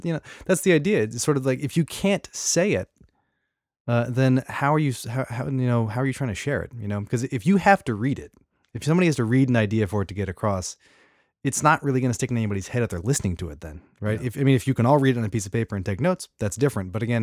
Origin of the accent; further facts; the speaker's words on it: Texas, United States; I'm from Texas and I've never been to Santa Fe.